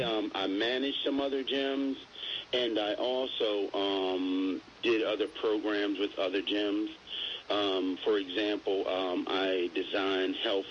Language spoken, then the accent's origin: English; Washington, District of Columbia, United States; also born or lived in Maryland / Northern Virginia; I'm from Washington, D.C., and okay. I lived in also Maryland and also Northern Virginia.